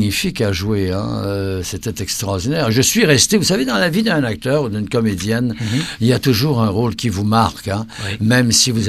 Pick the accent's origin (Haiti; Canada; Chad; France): Canada; Montreal, Quebec; comme moi, je viens de Villemar-Saint-Henri, tout ça, sud-ouest de Montréal, et puis on n'avait pas beaucoup d'argent.